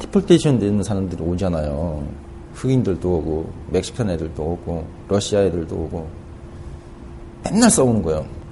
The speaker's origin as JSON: {"language": "Korean", "country": "North Korea", "said": "거기서 나는 북한 사람입니다."}